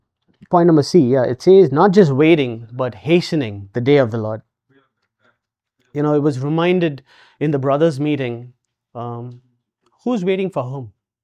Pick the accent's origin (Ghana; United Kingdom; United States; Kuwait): Kuwait; I told him I'm from Kuwait.